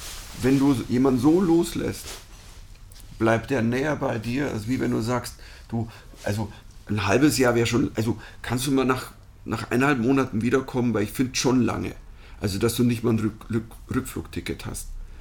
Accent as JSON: {"language": "German", "country": "Germany", "said": "Ich bin Deutscher, ich bin hier."}